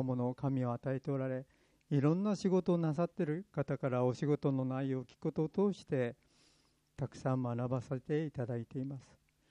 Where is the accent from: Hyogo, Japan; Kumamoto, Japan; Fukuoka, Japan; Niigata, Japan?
Kumamoto, Japan; born there; 私は熊本の田舎に生まれたけれども